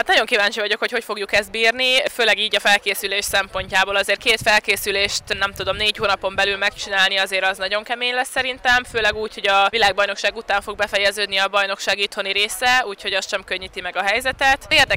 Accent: Üllő, Pest, Hungary; amikor hazamentem Üllőre, ahonnan származom

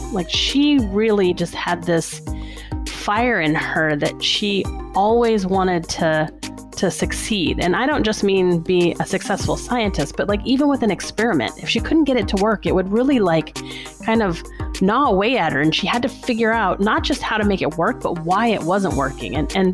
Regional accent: New Orleans, Louisiana, United States; I grew up in New Orleans, Louisiana, and neither of my parents went to university or graduated college.

